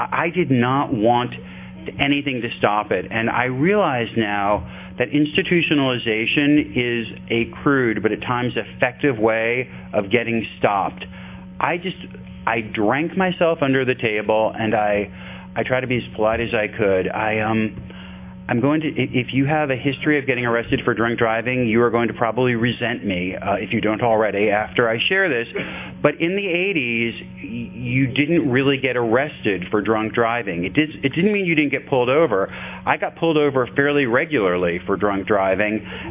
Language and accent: English; Elmhurst, Illinois, United States; I wound up growing up in the Midwest in a lovely, leafy suburb, in Elmhurst, Illinois, a Chicago suburb.